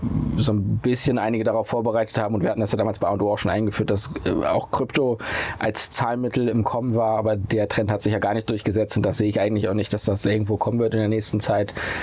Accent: Lüneburg, Lower Saxony, Germany; born there; Ich bin ja auch ein Kind des Nordens und insofern freue ich mich doppelt.

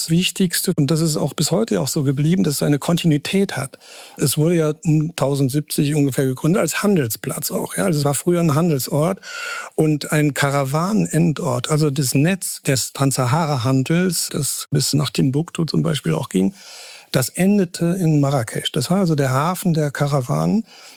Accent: Krefeld, North Rhine-Westphalia, Germany; Ja, also ich bin eigentlich aus Krefeld, Niederrhein. Bin aber vor vielleicht 30 Jahren ungefähr bin ich zum Islam konvertiert, habe dann eine marokkanische Frau kennengelernt, der ich seit 28 Jahren oder so verheiratet bin

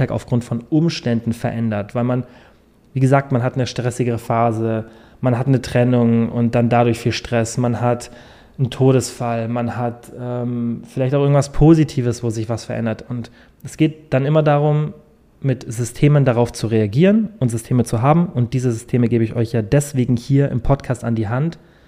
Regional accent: Bavaria, Germany; gerade ich komme ja aus dem Allgäu, bei uns wird schon im Winter sehr, sehr kalt

